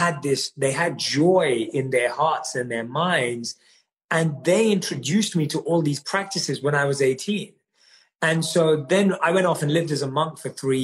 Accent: London, United Kingdom; I grew up, like I said, born and raised in London

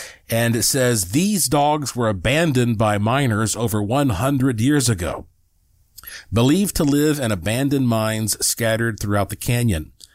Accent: North Carolina, United States; I grew up exploring around Brown Mountain in North Carolina, the Linville Caverns, the Lost Sea.

